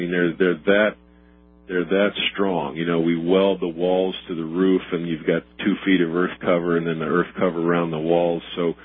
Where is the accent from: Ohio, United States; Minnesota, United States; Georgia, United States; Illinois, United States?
Ohio, United States; Columbus; also born or lived in Dallas; moved back to my hometown, Columbus, Ohio, in 87.